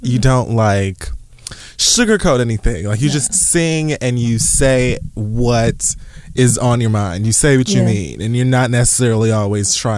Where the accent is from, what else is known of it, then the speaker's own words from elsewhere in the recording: Miami, Florida, United States; I just want to say, you know, I'm from Miami.